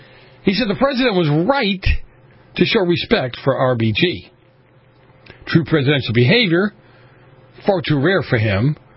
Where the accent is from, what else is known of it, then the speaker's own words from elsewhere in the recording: United States; born there; You know, I'm an American, period. This is my country. This was my adopted country. This is the country I was born in.